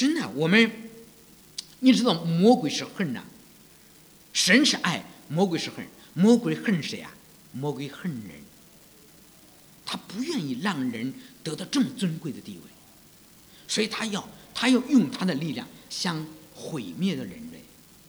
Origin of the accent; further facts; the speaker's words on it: China; 我们很多时候，我们中国人都叫美国人，就说外国人叫鬼。